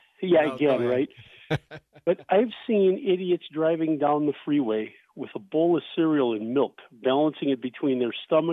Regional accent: Illinois, United States; also born or lived in California; and I'm from Illinois. Moved to California for 10 miserable years, and then I came here and I found paradise.

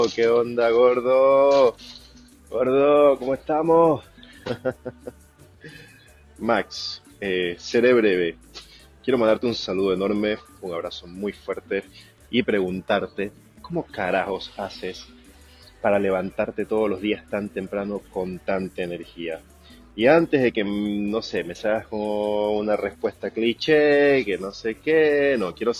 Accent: Ecuador; now in New Zealand; desde Nueva Zelanda. … yo soy ecuatoriano, pero vivo acá hace 2 años.

